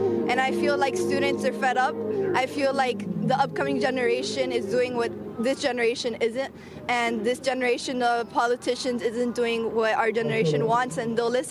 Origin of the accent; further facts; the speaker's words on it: Miami, Florida, United States; I'm a sophomore from Miami. We all from Miami 305 representing.